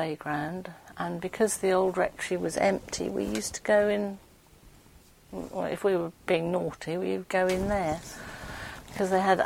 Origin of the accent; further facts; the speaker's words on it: Scotland, United Kingdom; Being Scottish, my parents were very keen on education